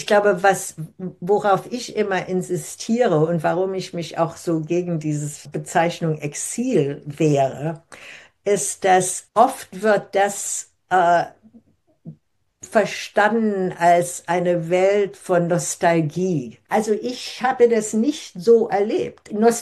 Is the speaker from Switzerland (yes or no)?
no; New York, United States; meine persönliche Erfahrung als Kind auf der Upper West Side, die zu Hause also wirklich nur Deutsch sprach